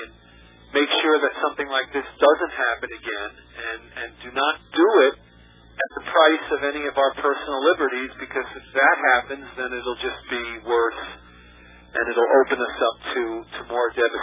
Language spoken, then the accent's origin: English; New York, United States; Well, being a New Yorker and being someone who has been to the World Trade Center numerous times, once with my father